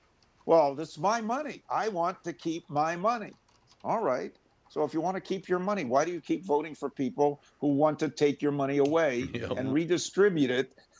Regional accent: Minneapolis, Minnesota, United States; now in Edina, United States; I moved to Edina from Minneapolis. One, it was changes at the time that Minneapolis was making with schools. So they were in my little district of southwest Minneapolis.

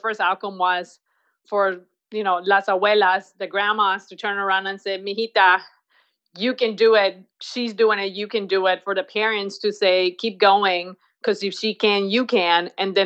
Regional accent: Colombia; English is a second language; now in United States; I came from Colombia with $300 in my pocket. I didn't know any English.

